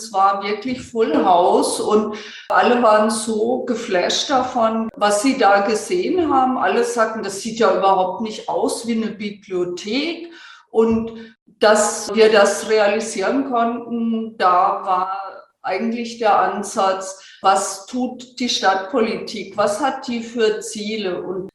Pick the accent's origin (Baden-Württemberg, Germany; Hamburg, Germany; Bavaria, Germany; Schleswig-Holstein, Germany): Bavaria, Germany; Würzburg; ich komme aus Würzburg